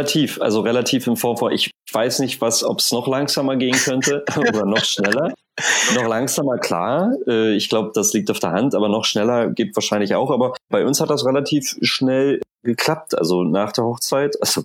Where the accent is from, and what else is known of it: Tangerhütte, Saxony-Anhalt, Germany; born or raised there